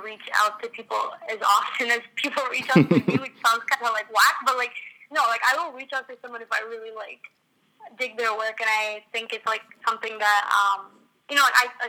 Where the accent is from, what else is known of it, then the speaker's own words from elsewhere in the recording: Toronto, Ontario, Canada; I was born and raised in Toronto. Been here my whole life.